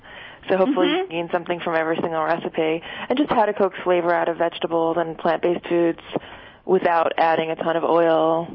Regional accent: New York City, New York, United States; my experience growing up in Brooklyn

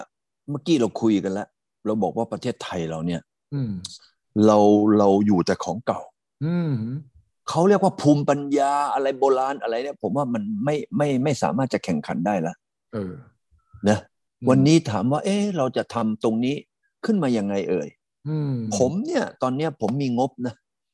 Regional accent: Hsinchu, Taiwan; ผมเนี่ยไปโตที่ซินจูนะ

